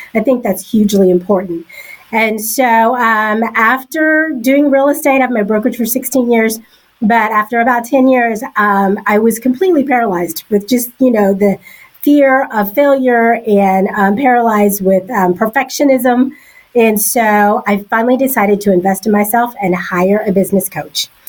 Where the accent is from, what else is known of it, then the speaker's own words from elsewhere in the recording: Oklahoma, United States; moved away as an adult; now in Dallas, United States; I'm from Oklahoma. So that, you know, the heart of the country, that's what we call that. Graduated college, did what everybody does in Oklahoma, moved to Dallas, right?